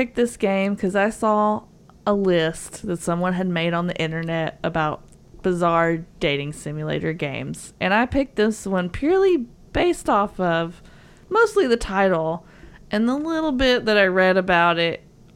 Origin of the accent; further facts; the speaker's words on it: the South, United States; accent: southern; I did not butcher that with my southern accent at all.